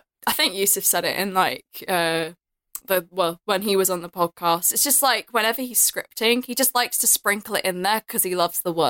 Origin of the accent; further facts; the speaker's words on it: United Kingdom; like, that's, like, whenever I say I'm British, people are like, oh, British, kind of thing. Like, no, I'm actually... I don't speak like that.